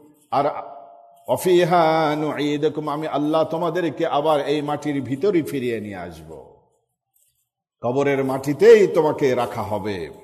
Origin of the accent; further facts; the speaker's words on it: Bangladesh; born there; সেই দূর দেশের বাংলাদেশের কোন অজো পাড়া গায়ে আমাদের জন্ম হয়েছে